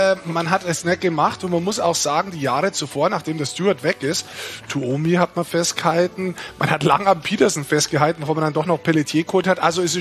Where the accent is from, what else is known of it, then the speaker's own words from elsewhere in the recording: Bavaria, Germany; wo ich mich auch freue als Niederbayer